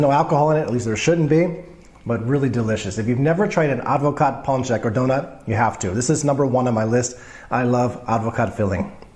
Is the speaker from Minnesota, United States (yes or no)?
no; Texas, United States; also born or lived in Alabama; And again, growing up in Texas and Alabama, never had anything advokat flavored.